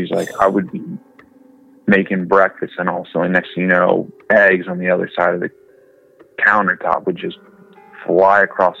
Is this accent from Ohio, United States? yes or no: yes; Cincinnati, Ohio, United States; I was from Cincinnati.